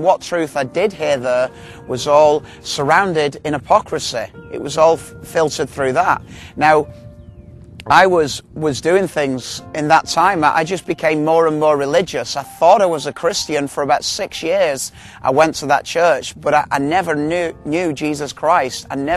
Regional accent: Manchester, North West England, United Kingdom; I grew up in Manchester, in England, in the 70s, into a background.

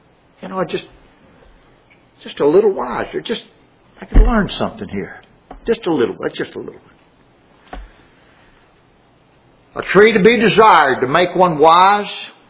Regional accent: Louisiana, United States; I'm from Louisiana, and I lived in a little town called Tioga. It's just a little town, just a little big town.

